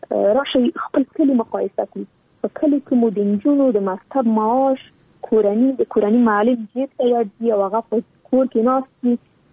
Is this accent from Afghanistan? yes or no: yes; Afghanistan; born or raised there